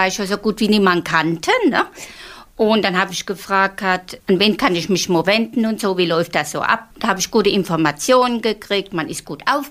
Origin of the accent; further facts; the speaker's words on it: North Rhine-Westphalia, Germany; moved away; Ich bin aus dem Märkischen Kreis hierher gezogen